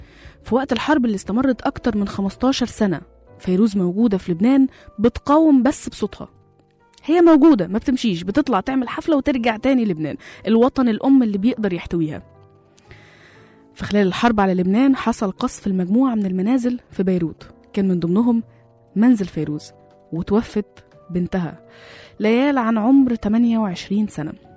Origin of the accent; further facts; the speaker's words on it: Egypt; عندنا في مصر بيقولوا لفظ حلو جدا، بيقولوا إيه؟ الضنا غالي.